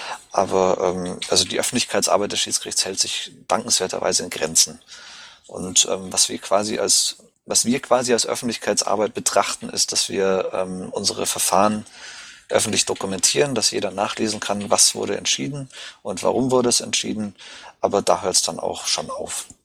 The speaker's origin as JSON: {"language": "German", "region": "Bavaria", "country": "Germany", "moved": "as an adult", "lives_now": "United Kingdom", "said": "Ich komme zwar aus Bayern und ich stehe auch auf Papier im Landesverband Bayern als Mitglied drin. Ich lebe aber und arbeite im Ausland. Also ich mache hier meinen Doktor in Biochemie in England."}